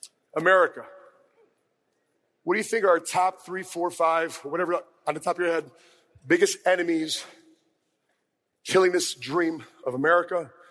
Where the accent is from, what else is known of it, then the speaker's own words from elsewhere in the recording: Chicago, Illinois, United States; I mean, Charlie, I'm Filipino by DNA and background. I was raised in Chicago. I went to Morton High School in Berwyn Cicero's Theater.